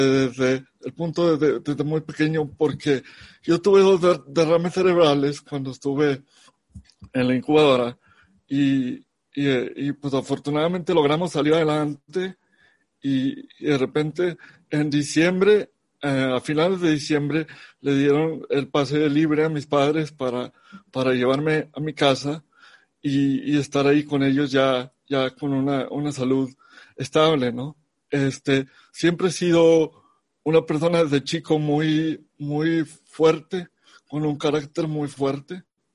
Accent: Monterrey, Nuevo León, Mexico; Crecí en Monterrey, nací un 8 de octubre de 1984

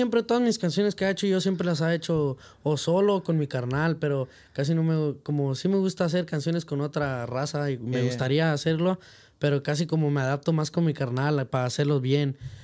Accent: Ivanhoe, California, United States; also born or lived in Salinas; yo originalmente soy de Salinas. Yo soy nacido en Salinas. So, cuando estaba morro nos vinimos para acá y ya nos vinimos aquí en la área y pues me crié ahí en Ivanhoe, California.

